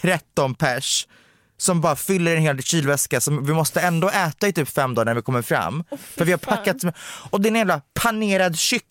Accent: Romania; first language Hungarian; now in Sweden; Vi pratar ungerska, så vi är ungersktalande från Rumänien, för er som inte har hängt med.

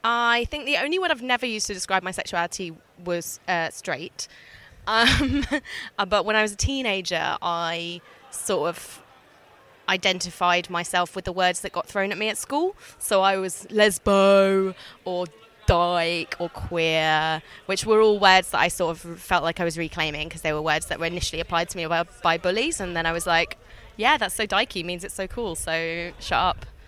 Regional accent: Brighton, South East England, United Kingdom; I am from Brighton. I was brought up in Brighton.

